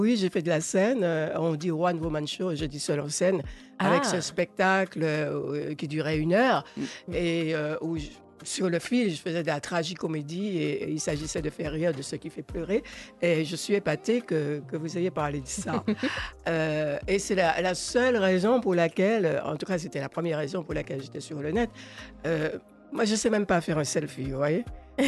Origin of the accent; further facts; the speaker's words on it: Martinique, France; Je suis originaire de la Martinique.